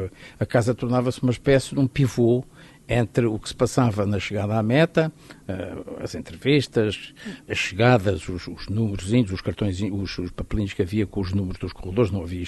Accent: Castelo Branco, Portugal; o ciclismo é, no fundo, a minha adolescência em Castelo Branco.

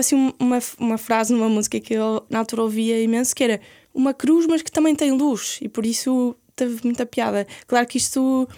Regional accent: Porto, Portugal; Eu sou do Porto, sim.

